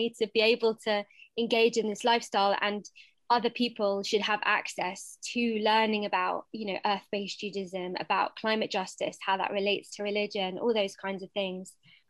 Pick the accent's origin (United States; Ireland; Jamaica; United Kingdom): United Kingdom; We are British Jews and, you know, we make up the community of Britain. So I think about it very much as like a land-based Jewish movement living here in the UK.